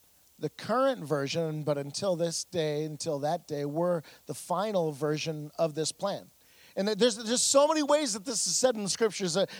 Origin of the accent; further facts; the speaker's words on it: Montana, United States; We come from Montana where the men are men and so are some of the women.